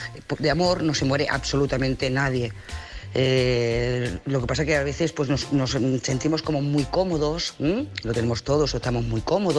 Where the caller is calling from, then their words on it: Lloret de Mar, Catalonia, Spain; de Lloret de Mar.